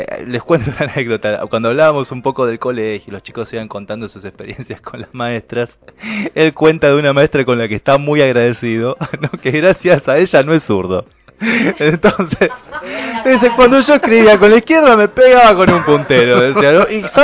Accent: Villa Centenario, Buenos Aires, Argentina; quiénes venían de Villa Centenario, que es de donde soy yo

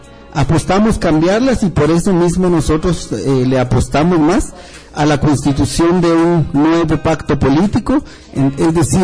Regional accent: Guatemala; Es que aquí todos somos iguales, los guatemaltecos somos todos iguales y nadie puede decir que es más ni nadie es menos.

